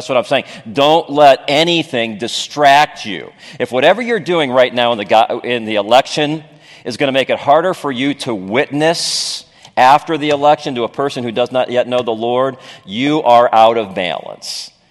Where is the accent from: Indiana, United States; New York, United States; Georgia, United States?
Indiana, United States; Gary; I grew up in Gary in the 60s.